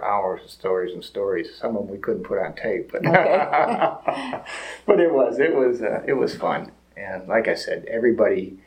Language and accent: English; Milan, United States; But it was fun growing up in Milan. It was a nice town. People treated you decent.